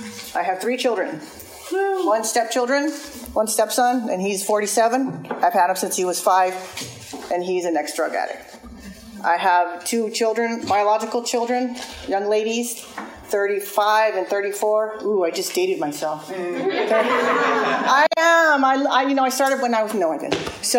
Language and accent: English; Santa Ana, California, United States; I am from Orchid Santa Maria.